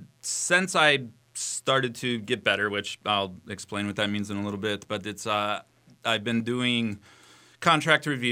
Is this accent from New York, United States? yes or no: no; Minnesota, United States; But with that, since we grew up in Minnesota, we also got to eat a lot of healthy, nutritious food because of different school programs.